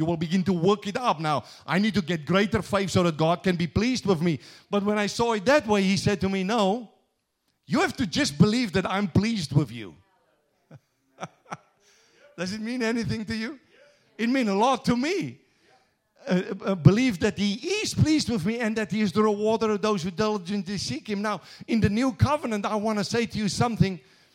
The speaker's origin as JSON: {"language": "English", "country": "South Africa", "accent": "Afrikaans", "said": "Did you know with my Afrikaans accent, the first time when a friend of mine talked to me about it"}